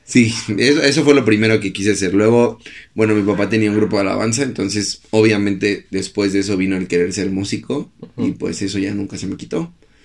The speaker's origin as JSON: {"language": "Spanish", "region": "Mexico City", "country": "Mexico", "said": "yo sí soy del DF. Para mí sigue siendo DF, no CDMX."}